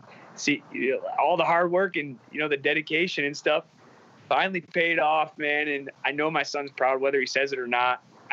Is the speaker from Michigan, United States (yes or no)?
yes; Richmond, Michigan, United States; I am from Richmond, Michigan.